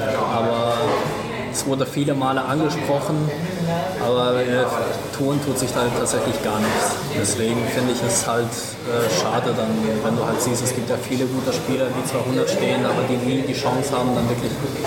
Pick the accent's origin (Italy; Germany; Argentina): Argentina; es war in Argentinien, der war mein Trainer, seit ich klein war